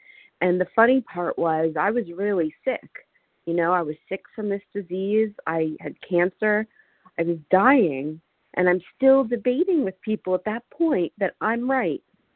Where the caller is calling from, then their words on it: Washington, United States; I'm calling from Washington State.